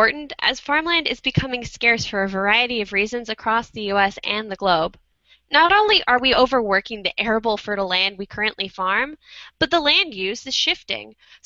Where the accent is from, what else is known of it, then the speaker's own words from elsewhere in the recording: California, United States; as a Californian myself, I can tell you that us taking shorter showers is not saving the almond industry.